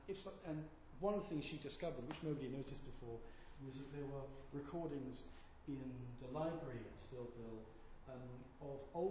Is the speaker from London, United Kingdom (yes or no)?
yes; London, United Kingdom; I come from East London, I'm totally immigrant community, I've all grown up in that, I'm of Sephardic stroke, Huguenot mashup mess